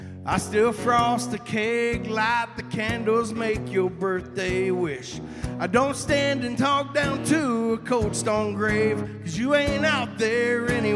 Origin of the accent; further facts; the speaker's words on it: Hazelhurst, Georgia, United States; My brother from South Georgia. I'm from Hazelhurst, Georgia.